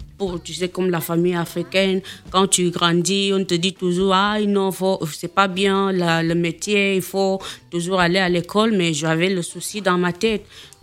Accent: Equatorial Guinea; Je suis de Bibéine.

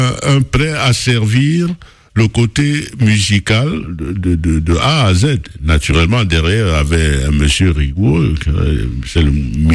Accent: Douala, Littoral, Cameroon; beaucoup d'émotions pour ma ville natale, pour que moi j'en fasse aussi une peinture.

